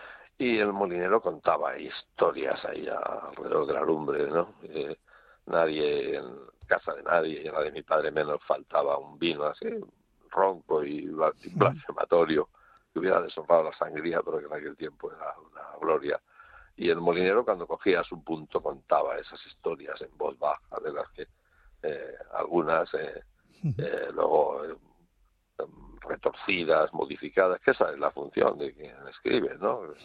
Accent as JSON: {"language": "Spanish", "region": "Castilla-La Mancha", "country": "Spain", "said": "En mi pueblo, en los Montes de Toledo, una geografía feraz, montañosa, idónea para camuflarse"}